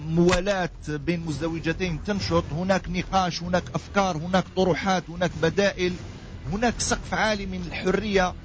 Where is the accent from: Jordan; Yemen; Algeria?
Algeria; إذا كان احنا كجزائريين أعطيناهم الفرصة